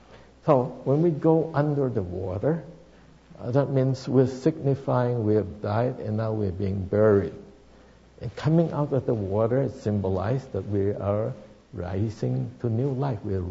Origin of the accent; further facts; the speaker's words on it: Philippines; my parents, I grew up in the Philippines, took me to a Catholic church, so I was baptized in the Catholic church.